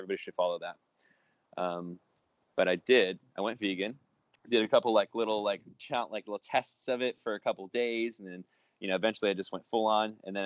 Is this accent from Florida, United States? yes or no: no; San Diego, California, United States; accent: Californian; I'm like from San Diego right now. I'm in Venice. And as you can tell from my accent, I'm definitely a dude.